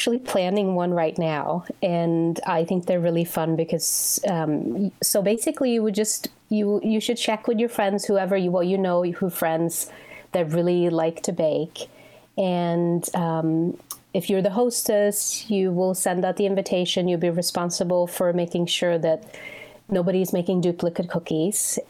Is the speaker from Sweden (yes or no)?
yes; Sweden; English is a second language; Well, I think back home, so when I was growing up, and well, still too, but the winters are very long.